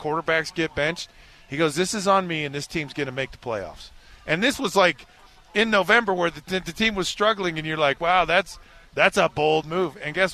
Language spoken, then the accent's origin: English; Utah, United States; I'm a kid from Utah County in the 1980s. I'm an LDS kid who's a quarterback who has deep ties to BYU.